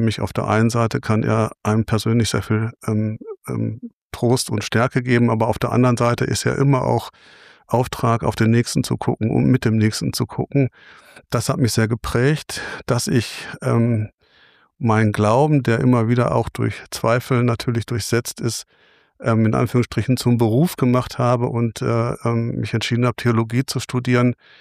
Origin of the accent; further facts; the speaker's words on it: Bochum, North Rhine-Westphalia, Germany; Also ich bin in Bochum groß geworden